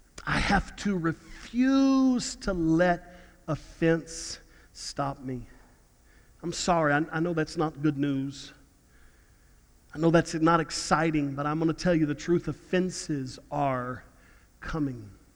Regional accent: Houston, Texas, United States; A bunch of people in Houston, my hometown today, saying we just got back in our homes from being flooded 2 years ago

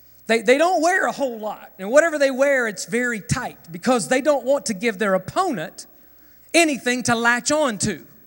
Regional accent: the South, United States; I grew up in the South. There's fire ants everywhere.

